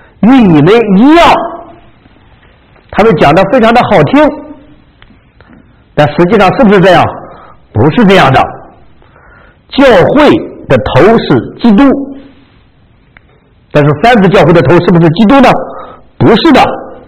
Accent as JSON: {"language": "Chinese", "country": "China", "said": "这就像我们中国人所讲的那样，亡我之心不死"}